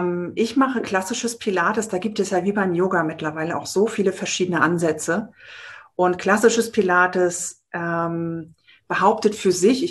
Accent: Baltic coast, Germany; now in Berlin, Germany; ich bin eigentlich ein Kind der Küste von der Ostsee oben und wohne schon sehr lange in Berlin und werde das aber auch demnächst ändern.

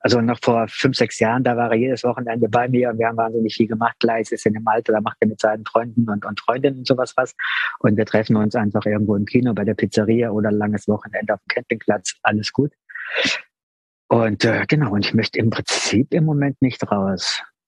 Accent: Cologne, North Rhine-Westphalia, Germany; born there; moved away as an adult; also born or lived in Munich; ich bin in Köln geboren und habe in Köln dann noch die Lehre gemacht.

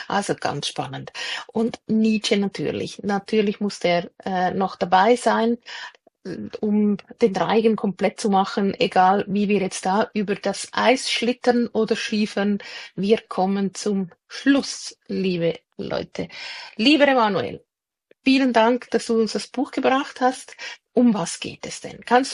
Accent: Switzerland; bei uns in der Schweiz

